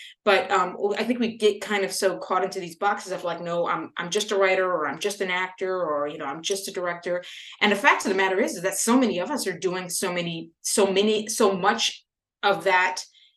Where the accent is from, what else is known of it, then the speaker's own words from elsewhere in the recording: Louisiana, United States; I grew up in Louisiana, but I grew up in mostly in predominantly white spaces. And I'm one of 10 siblings.